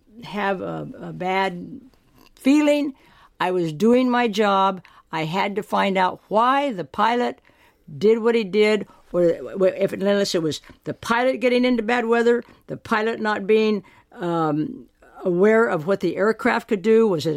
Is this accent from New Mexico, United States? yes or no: yes; Taos, New Mexico, United States; He had taken care of my father, and he knew I was from Taos, New Mexico.